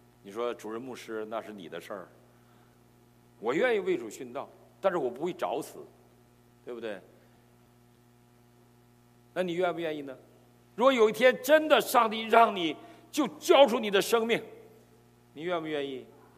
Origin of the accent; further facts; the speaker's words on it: China; born there; 我们今天在座的可能都生在中国。 我生在中国，我生在一个不该出生的年代，我的年代是很苦的，生下来就挨饿，长大了就停课，毕业了就下乡，回城就没工作。